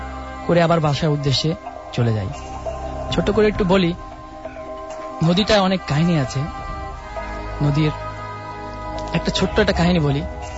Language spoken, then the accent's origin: Bangla; Jessore, Khulna Division, Bangladesh; now in Dhaka, Bangladesh; মিরপুর 1 থেকে আসছি, আমার বাসা যশোর